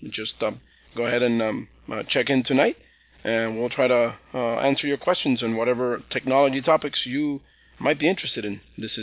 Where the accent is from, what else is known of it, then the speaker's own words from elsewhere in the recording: Miami, Florida, United States; I am from Miami, Florida.